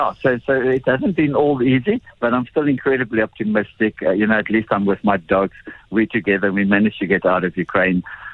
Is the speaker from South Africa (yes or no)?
yes; South Africa; I'm always South African